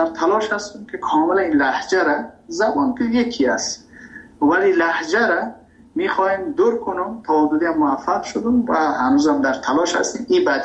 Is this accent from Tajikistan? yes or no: no; Afghanistan; now in Iran; ما مهاجر شدیم در ایران، من ایران که رفتم تحصیل